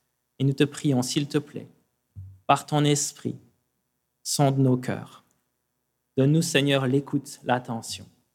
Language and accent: French; Vichy, Auvergne-Rhône-Alpes, France; Nous, donc, venant de Vichy, on est des Bourbonnais, et vous, vous êtes des Auvergnats.